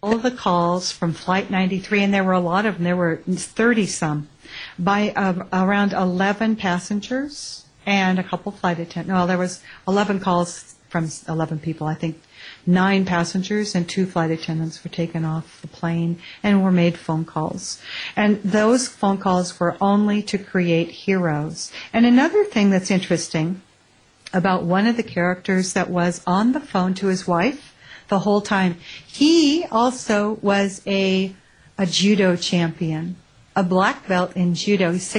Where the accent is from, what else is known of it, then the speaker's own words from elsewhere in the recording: United States; I'm not left. I'm not right. I'm an American.